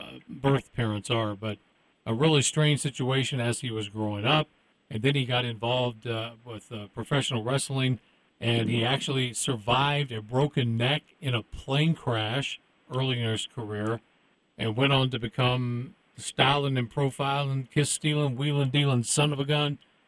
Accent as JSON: {"language": "English", "town": "Memphis", "region": "Tennessee", "country": "United States", "tie": "born or raised there", "said": "he actually was born in the area of my hometown of Memphis, Tennessee"}